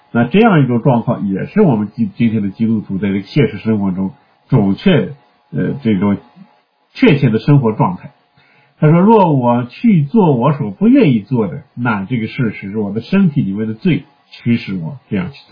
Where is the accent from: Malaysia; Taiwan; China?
China